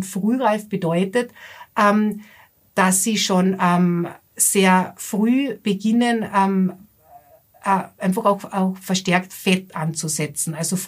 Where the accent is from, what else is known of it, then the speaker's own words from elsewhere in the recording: Austria; Bei uns in Österreich wird zum Beispiel gerne der weißblaue Belgier eingesetzt.